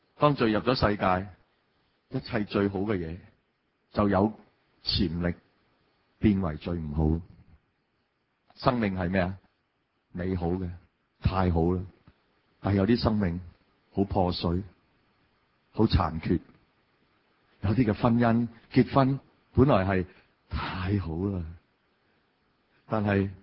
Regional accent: China; 我哋其实中国人

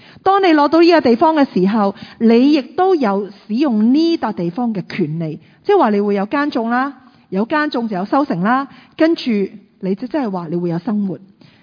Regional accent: Hong Kong; 那我们今天我们香港人可能屋企都会养一只毛蟹

